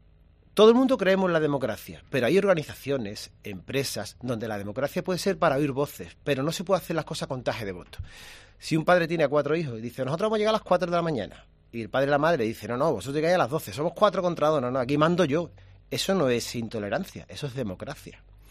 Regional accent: Andalusia, Spain; hacernos reflexionar a los andaluces, vamos a cambiar.

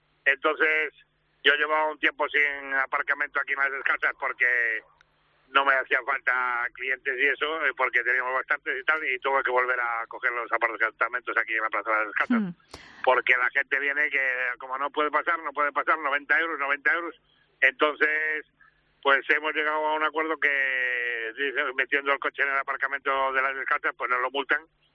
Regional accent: Asturias, Spain; now in Madrid, Spain; yo soy asturiano

